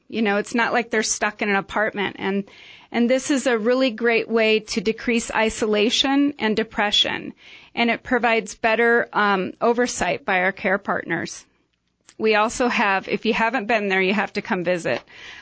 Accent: Midwest, United States; now in Prescott, United States; So I'm originally from the Midwest. I've lived in Prescott for about 6 years.

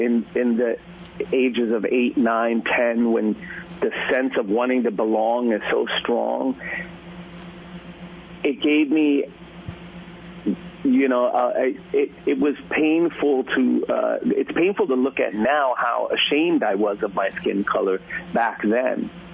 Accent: Sweden; And growing up in Sweden, I never felt entirely Swedish, but also I never felt entirely American. I was never entirely black or entirely white

